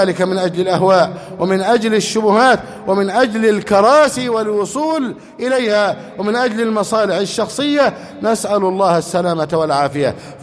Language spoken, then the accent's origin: Arabic; Egypt